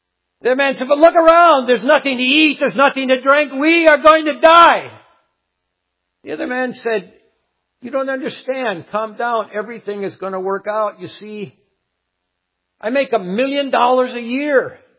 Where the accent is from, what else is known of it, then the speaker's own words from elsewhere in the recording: Duluth, Minnesota, United States; I grew up in Duluth, Minnesota